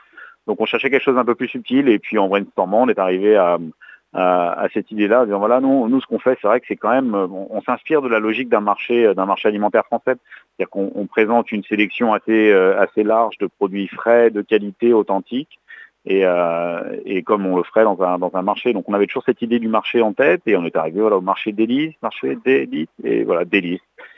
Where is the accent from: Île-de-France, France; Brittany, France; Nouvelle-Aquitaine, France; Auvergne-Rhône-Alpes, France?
Brittany, France; Donc, moi, je fais mes études à Rennes. Et en Bretagne, je suis breton moi-même, mais donc j'ai passé pas mal d'années à Rennes.